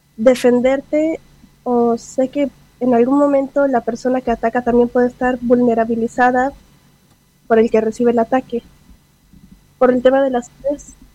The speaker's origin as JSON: {"language": "Spanish", "region": "Buenos Aires", "country": "Argentina", "said": "soy de Buenos Aires y me gustaría saber"}